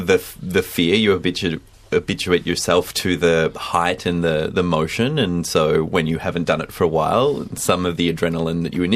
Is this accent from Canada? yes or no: no; Albury-Wodonga, Australia; So I grew up in Aubrey Wodonga, which is 3 hours north of here